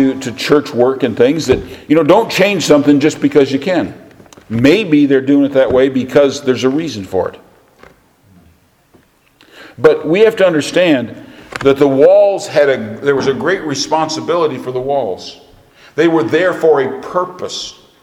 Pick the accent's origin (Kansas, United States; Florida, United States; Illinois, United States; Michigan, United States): Michigan, United States; Where I grew up in Michigan, there were fences all over the place.